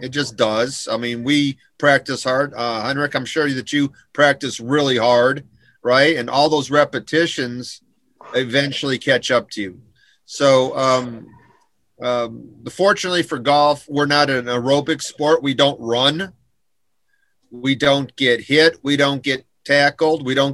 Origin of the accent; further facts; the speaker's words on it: Illinois, United States; moved away as an adult; now in New Braunfels, United States; I grew up in Illinois, and I came down here to play golf at Texas A&M way back when, and ended up meeting my wife, and we ended up settling in New Braunfels, and here I am.